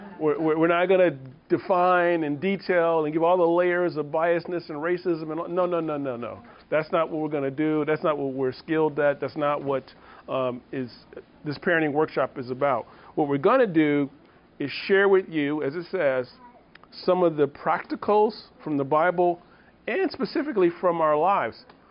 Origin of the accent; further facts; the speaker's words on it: Chicago, Illinois, United States; So I'm also from Chicago. And like I like to say, from the south side of Chicago.